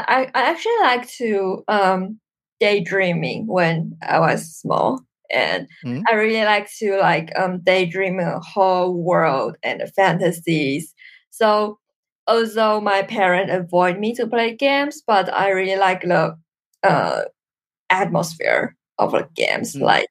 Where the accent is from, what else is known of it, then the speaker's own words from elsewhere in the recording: Taiwan; Well, I'm from Taiwan.